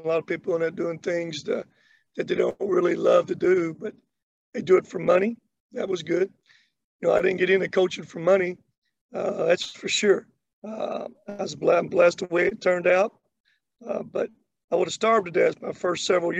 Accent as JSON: {"language": "English", "region": "Kentucky", "country": "United States", "tie": "born or raised there", "said": "I grew up in Kentucky. I grew up just not in Kentucky, but out in the country."}